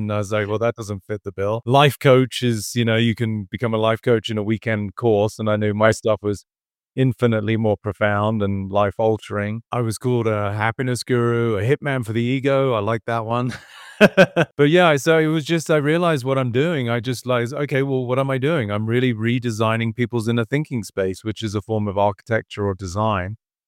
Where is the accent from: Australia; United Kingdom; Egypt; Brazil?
United Kingdom; England; Growing up in England, we're a little bit more traditional